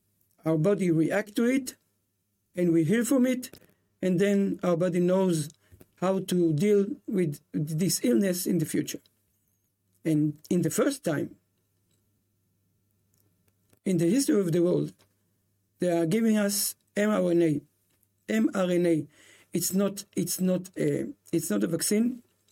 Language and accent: English; Israel; English is a second language; And we are from Israel, then we remember very good what happens in the Holocaust.